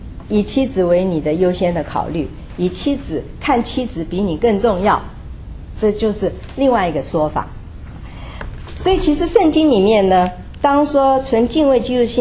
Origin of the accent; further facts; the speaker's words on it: China; 所以我们中国人也是重男轻女。